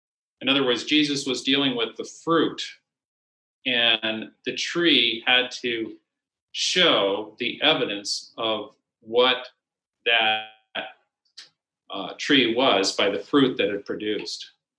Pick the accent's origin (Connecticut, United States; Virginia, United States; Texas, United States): Connecticut, United States; We had them all the time when I was growing up in Connecticut.